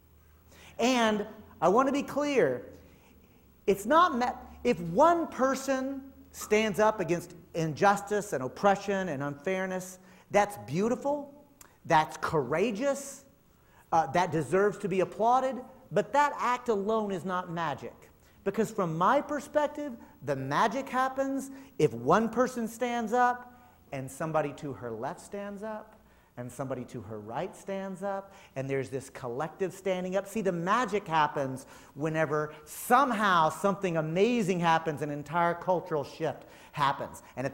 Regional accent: Texas, United States; Look, I'm from Texas, y'all. I don't need my mama's permission.

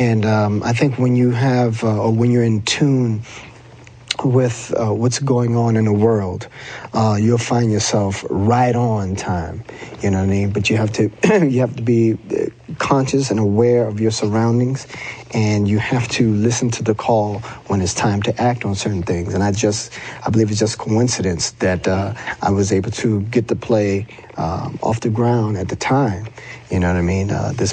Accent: Miami, Florida, United States; And then growing up in Miami, the police officers there were by far probably some of the worst individuals you'll ever want to find

